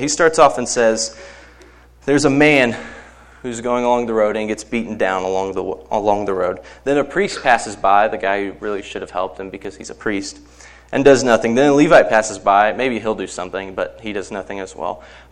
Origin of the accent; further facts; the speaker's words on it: Indianapolis, Indiana, United States; I'm from Indianapolis, so, I mean, Colts are my team.